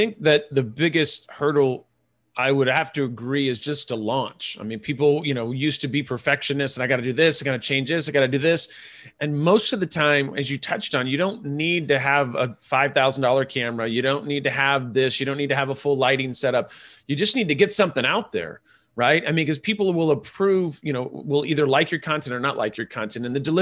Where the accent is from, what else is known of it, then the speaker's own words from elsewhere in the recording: Ireland; and I'm Irish, so it's a good relationship 98% of the time.